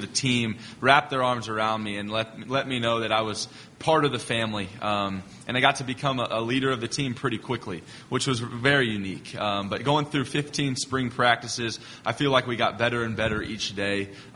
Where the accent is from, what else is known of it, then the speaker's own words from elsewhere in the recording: San Antonio, Texas, United States; I'm from Texas. I'm a San Antonio guy.